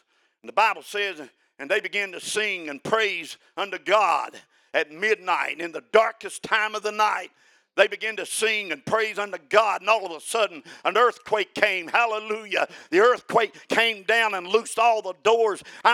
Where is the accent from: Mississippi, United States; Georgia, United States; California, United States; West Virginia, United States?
West Virginia, United States; Killarney; When we grew up in Killarney, West Virginia, mining industry was big.